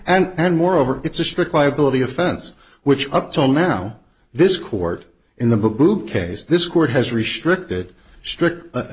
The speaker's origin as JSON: {"language": "English", "region": "New York", "country": "United States", "lives_now": "Philadelphia, United States", "said": "And, you know, I'm from New York, but I've been in Philly a really long time, and in Philly we would call this a yo judge."}